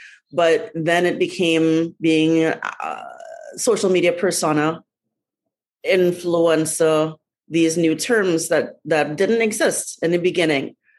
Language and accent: English; Trinidad & Tobago; moved away as an adult; now in United States; Because obviously I was born and raised in Trinidad. I left when I was 19. I have been living in America half my life